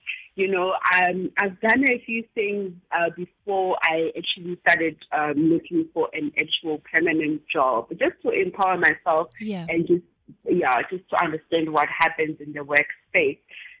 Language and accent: English; Bloemfontein, Free State, South Africa; now in Johannesburg, South Africa; I'm originally from Bloemfontein, actually. I studied at the university in Bloemfontein. I studied marketing. And when I finished my diploma, I came to Johannesburg to try to find some work.